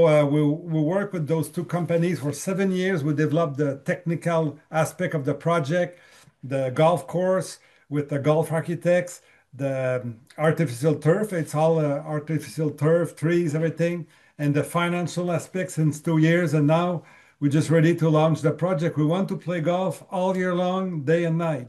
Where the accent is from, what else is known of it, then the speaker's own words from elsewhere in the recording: Canada; I'm Canadian